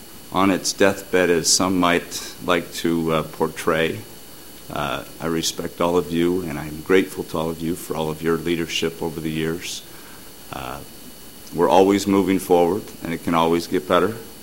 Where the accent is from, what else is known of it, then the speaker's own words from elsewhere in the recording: Mesa, Arizona, United States; also born or lived in California; I'm a native of Mesa, almost born. I was born in California, but grew up here my entire life, attended all the Mesa public schools.